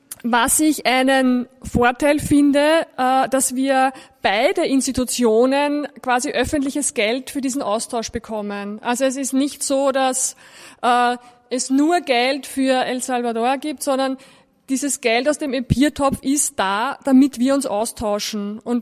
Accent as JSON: {"language": "German", "country": "Austria", "said": "als Österreicherin eben tatsächlich in einem reichen Land zu leben"}